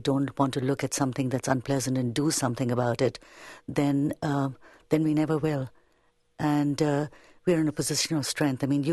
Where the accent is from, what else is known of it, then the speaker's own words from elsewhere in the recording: India; And my parents live there. I have a home there. My family's there. And I feel very comfortable saying that and very proud to say I'm an Indian and a Canadian.